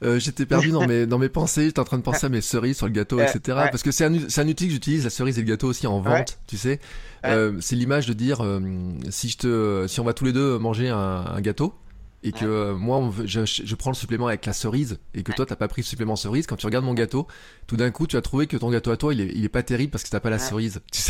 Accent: Clermont-Ferrand, Auvergne-Rhône-Alpes, France; moi je suis à Clermont, et à Clermont, quand j'étais gamin, je jouais à l'ASM au foot

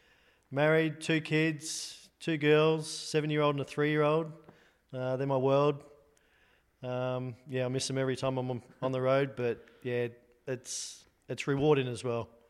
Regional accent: Sydney, New South Wales, Australia; born there; moved away as an adult; Well, I'm an Australian guy with two left feet. But, yeah, born in Australia, born in Sydney, came over here about 13 years ago with Matt Jones

